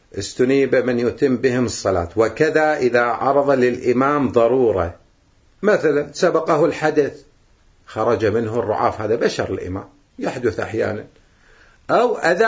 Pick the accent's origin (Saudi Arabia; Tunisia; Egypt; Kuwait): Kuwait; أما هنا إحنا عندنا بالكويت